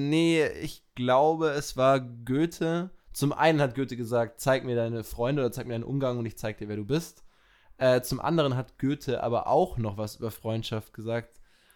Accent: Regensburg, Bavaria, Germany; Man kannte mich auch da, wo ich herkomme

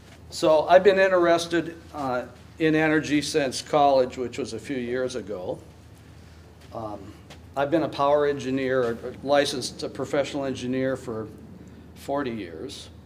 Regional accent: Michigan, United States; I'm from Benzie County, and I was the CEO at Crystal Mountain for about 35 years.

